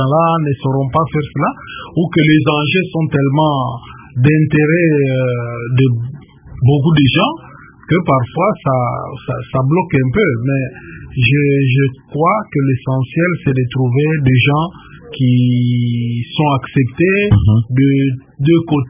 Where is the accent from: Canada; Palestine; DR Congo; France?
DR Congo; Qu'on prenne des Congolais, nous sommes Congolais, qu'on nomme des Congolais